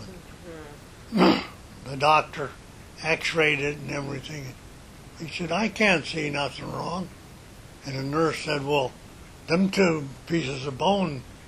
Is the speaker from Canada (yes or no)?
no; North Dakota, United States; Oh, well, I was growing up in North Dakota. We didn't know anybody had cars.